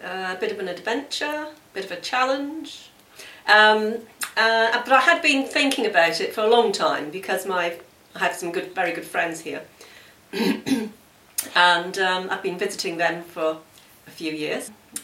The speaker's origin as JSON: {"language": "English", "region": "South West England", "country": "United Kingdom", "lives_now": "France", "said": "Dartmoor, because I'm from Devon originally, and I do miss Dartmoor."}